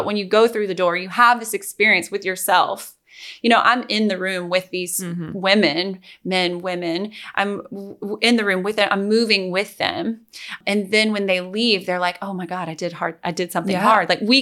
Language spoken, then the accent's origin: English; Greenville, South Carolina, United States; I'm from Greenville, South Carolina. I was dancing, as we've talked about, all my life competitively. I was traveling, and I went to high school in Greenville, and I also went to an art high school in Greenville at the same time.